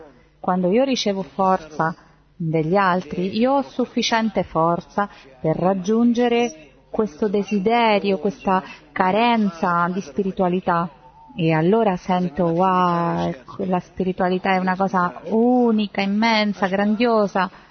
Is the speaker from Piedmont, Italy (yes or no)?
yes; Turin, Piedmont, Italy; dall'Italia, da Torino. Noi siamo venuti qui 50 persone dall'Italia.